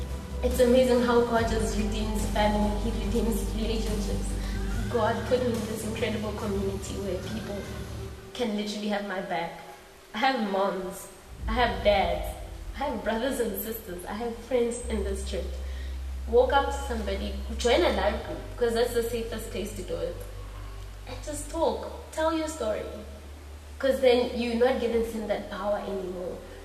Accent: Mafeking, North West, South Africa; born there; I was born in Mafeking, came to, well, Pretoria, because I got a job, an internship.

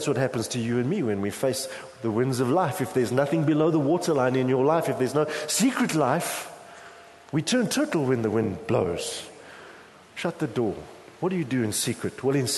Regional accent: Durban, KwaZulu-Natal, South Africa; I grew up in Durban

